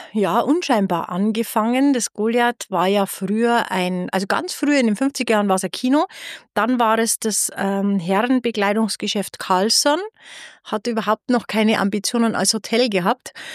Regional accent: Regensburg, Bavaria, Germany; Ich komme direkt aus Regensburg, also ein Regensburger Kindl, bin kurz vor den Toren der Stadt aufgewachsen, bin in Regensburg in die Schule gegangen, habe hier auch studiert

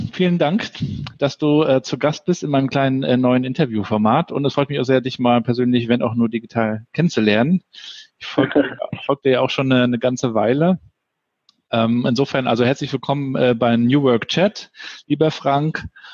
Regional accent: Rostock, Mecklenburg-Vorpommern, Germany; Ich bin ja Rostocker und habe eine Zeit lang in Hamburg gelebt, weil so wie das bei vielen Rostockern ist, da will man irgendwann mal raus und irgendwann mal in die Großstadt und den Horizont erweitern

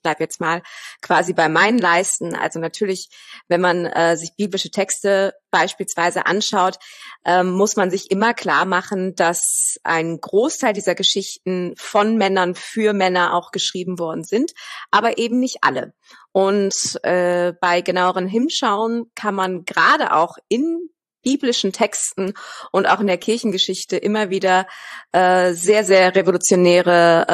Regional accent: Cologne, North Rhine-Westphalia, Germany; now in Vienna, Austria; Ich bin Kölner Wahlwienerin, seit jetzt rund 5 Jahren lebe ich in Wien.

